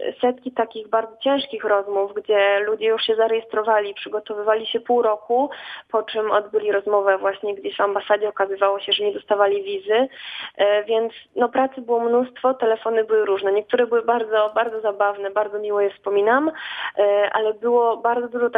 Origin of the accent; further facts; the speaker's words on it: Andrychów, Lesser Poland, Poland; Jestem z Andrychowa, czyli to jest jakieś 1,5 godziny od Krakowa.